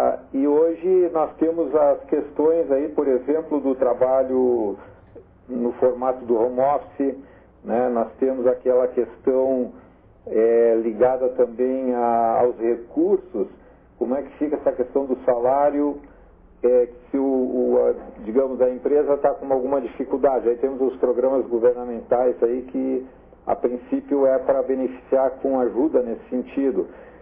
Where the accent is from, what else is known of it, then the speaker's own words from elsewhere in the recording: Porto Alegre, Rio Grande do Sul, Brazil; now in Urussanga, Brazil; como eu sou natural de Porto Alegre e com muita honra moro em Uruçanga